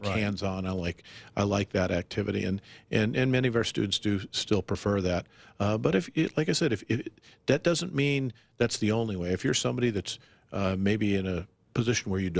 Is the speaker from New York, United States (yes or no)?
no; Arizona, United States; also born or lived in Chicago; I grew up in Arizona, so I really missed the sunshine. I was living in Chicago for a long time